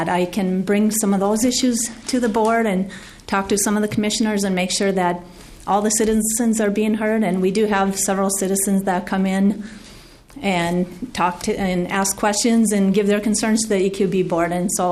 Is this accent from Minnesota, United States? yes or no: yes; Alexandria, Minnesota, United States; also born or lived in Moorhead; I'm from Moorhead, grew up in Alexandria, and have always loved the outdoors